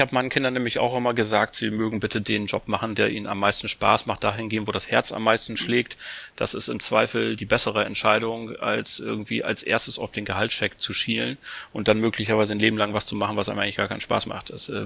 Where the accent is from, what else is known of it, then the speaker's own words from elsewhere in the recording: Bremen, Germany; Also wie Herr Kieper bin ich ja Bremer